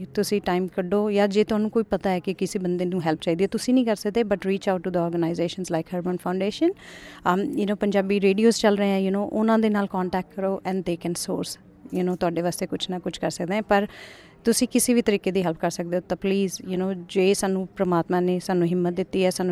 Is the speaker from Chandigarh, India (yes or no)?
yes; Chandigarh, India; ਇਸ ਤੋਂ ਪਹਿਲੇ ਮੈਂ ਚੰਡੀਗੜ੍ਹ ਤੋਂ ਹੈਗੀ ਹਾਂ